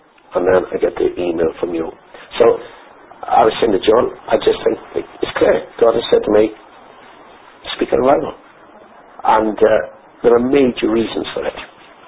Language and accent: English; Wales, United Kingdom; One pastored a church in North Pembrokeshire, where I come from. Well, I come from Mid Pembrokeshire.